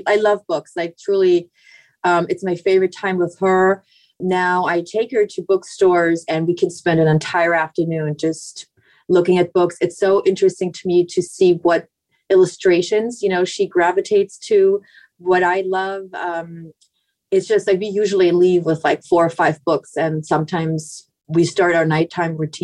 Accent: Germany; all the stuff that I had forgotten growing up in Germany.

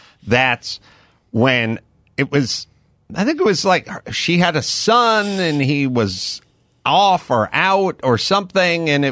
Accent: North Hollywood, California, United States; I was from North Hollywood.

